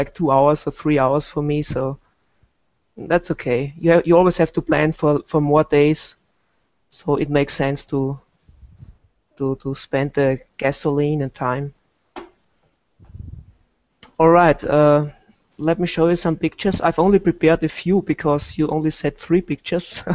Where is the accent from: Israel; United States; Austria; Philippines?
Austria; now in Slovenia; I'm from Austria, like Rainer. The only difference is I live a little more to the south, to the country of Slovenia.